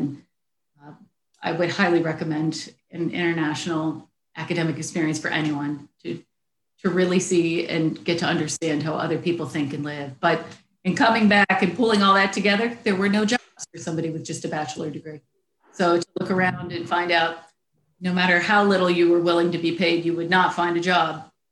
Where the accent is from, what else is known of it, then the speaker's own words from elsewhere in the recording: Maryland, United States; I had a great growing up, great childhood, and I grew up in Maryland. I grew up in the Mid-Atlantic, where we have a spring that requires light and not as much rain here.